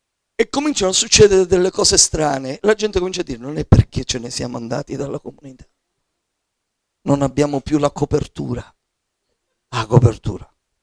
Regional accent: Sicily, Italy; Sapete, io vengo dalla Sicilia. Noi abbiamo proprio, ce l'abbiamo nel DNA.

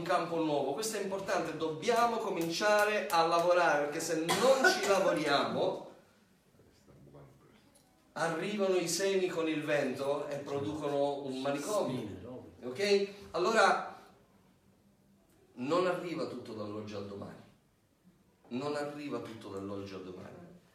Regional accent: Vittoria, Sicily, Italy; che poi andando a fare delle ricerche è la terra della nostra famiglia, no? Noi veniamo da Vittoria.

